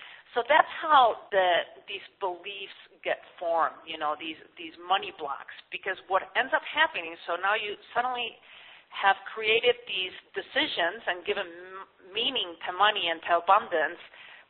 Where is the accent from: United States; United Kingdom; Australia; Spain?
Spain; because I grew up in Spain